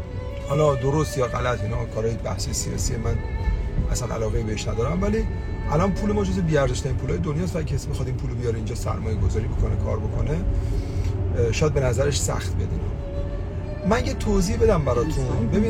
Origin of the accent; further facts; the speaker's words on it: Iran; now in Europe; به عنوان یه ایرانی که کارآفرینه اینجا موفقه